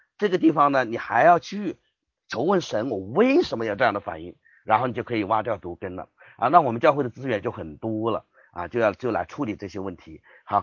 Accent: China; 那我们中国人很多的中国文化时代文化啊，这些都深深的对我们有很大的影响。

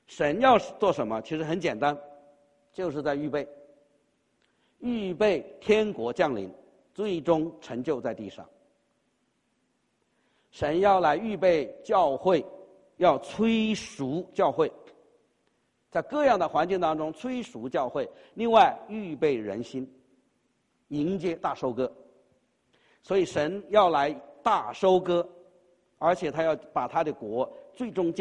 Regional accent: China; 尤其是我们中国人、华人身在其中，没有人不关切。

